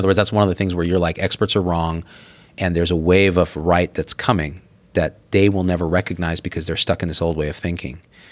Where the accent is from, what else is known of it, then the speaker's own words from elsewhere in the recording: California, United States; I was an 18-year-old boy growing up in the Central Valley, as good as a macroeconomist